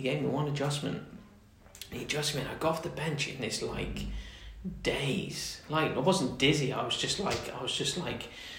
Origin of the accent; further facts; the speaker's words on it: Plymouth, South West England, United Kingdom; So I'm from Plymouth, down in Devon.